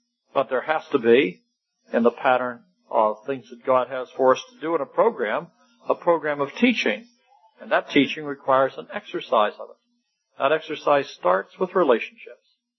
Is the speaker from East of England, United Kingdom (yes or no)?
no; Wales, United Kingdom; I'm Welsh, see. You just love to sing.